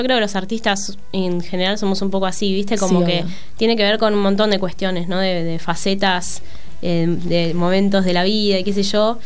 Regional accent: Buenos Aires, Argentina; yo me crié en Buenos Aires, en el barrio Mataderos, desde la adolescencia de ahí en adelante.

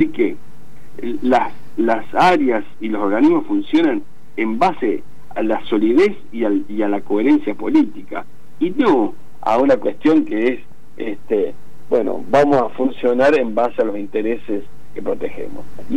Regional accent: Argentina; a mí me da vergüenza como argentino

